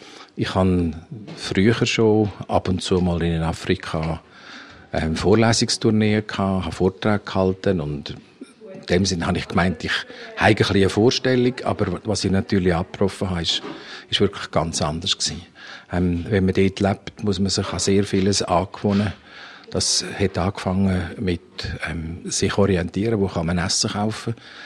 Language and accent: German; Switzerland; now in Zimbabwe; Wenn ich in der Schweiz bin, ist die Schweiz die Heimat. Und wenn ich in Zimbabwe bin, ist Zimbabwe die Heimat.